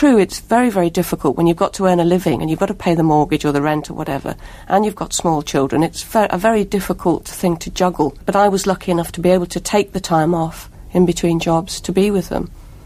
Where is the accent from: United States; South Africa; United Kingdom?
United Kingdom; Liverpool, North West England; We grew up together in Liverpool. We went to school together.